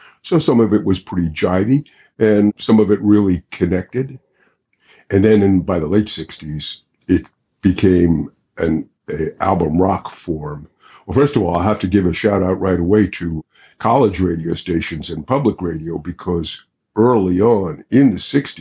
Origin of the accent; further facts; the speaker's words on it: Ocean Township, New Jersey, United States; The hospital that I was born in is in Oceanport. Ocean Township is what I call my hometown.